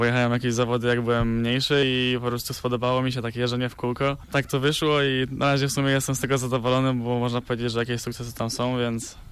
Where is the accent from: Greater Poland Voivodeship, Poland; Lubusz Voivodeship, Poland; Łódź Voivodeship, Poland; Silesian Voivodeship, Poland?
Lubusz Voivodeship, Poland; Zielona Góra; Pochodzę z Zielonej Góry